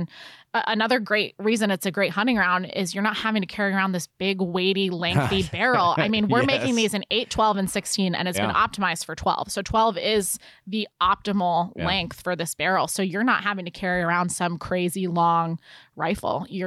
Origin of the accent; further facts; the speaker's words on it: Connecticut, United States; Listen, I'm from Connecticut, okay?